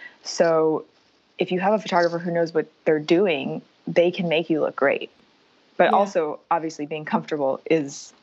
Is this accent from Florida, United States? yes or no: yes; Sarasota, Florida, United States; now in Los Angeles, United States; So right now I live in LA, in Hollywood, and I grew up in Sarasota, Florida, and went to school in Florida State.